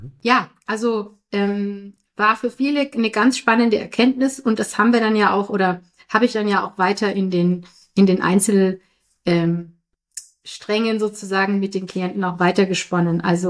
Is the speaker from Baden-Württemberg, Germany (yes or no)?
yes; Baden-Württemberg, Germany; Ich bin ja hier im Schwabenland. Vor einigen Jahren gab es den großen Amoklauf in Winnenden. Das ist nur ein paar Kilometer von meinem Heimatort entfernt.